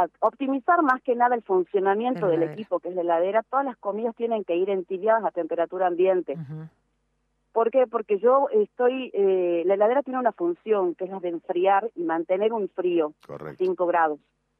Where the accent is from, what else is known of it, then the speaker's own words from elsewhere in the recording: Jujuy, Argentina; yo soy de Jujuy, en nuestra provincia vecina, en Salta